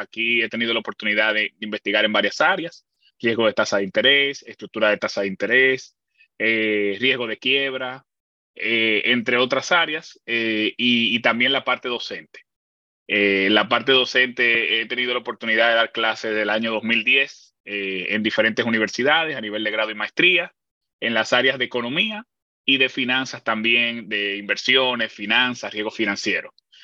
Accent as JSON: {"language": "Spanish", "country": "Puerto Rico", "tie": "born or raised there", "also_born_or_lived": "Santo Domingo, Dominican Republic", "lives_now": "Dominican Republic", "said": "yo soy dominicano, nací aquí en Santo Domingo, en la década de los 80. En la década de los 90 me fui con mi familia a vivir en Puerto Rico. Me crié en Puerto Rico y en el año 2000 regresé al país."}